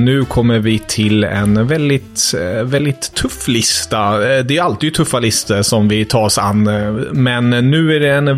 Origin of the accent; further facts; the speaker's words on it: Germany; Swedish is a second language; jag skyller på att jag är tysk.